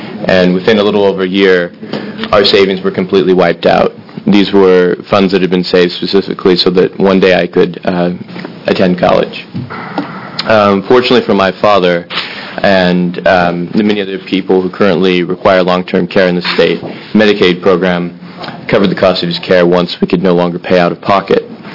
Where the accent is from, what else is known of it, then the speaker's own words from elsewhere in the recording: Oregon, United States; I'm from Polk County here in Oregon, although I've been away at graduate school the last couple of years.